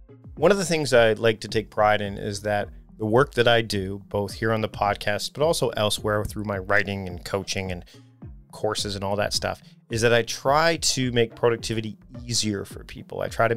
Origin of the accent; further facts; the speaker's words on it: Canada; I guess I gravitated towards that because I'm Canadian and, you know, Canada's got both French and English speaking people.